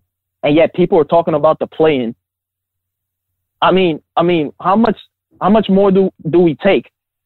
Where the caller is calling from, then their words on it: Harlem, New York, United States; from Harlem, bro.